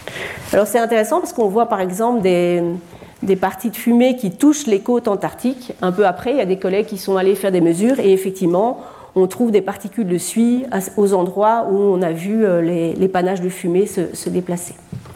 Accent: Belgium; Donc, je suis belge, hein, donc c'est pour ça que l'image me parle beaucoup.

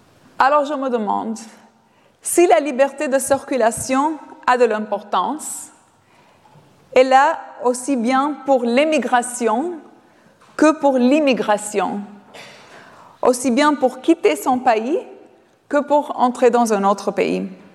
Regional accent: Albania; born there; French is a second language; moved away; Je suis née en Albanie, sous le communisme, et je me souviens très bien la première fois où j'ai voyagé en Occident avec ma grand-mère. J'avais environ 11 ans.

